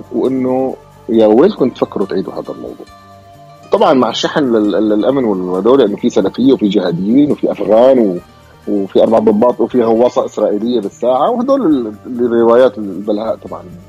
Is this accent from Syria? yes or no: yes; Homs, Homs Governorate, Syria; احنا خرجت أنا من حمص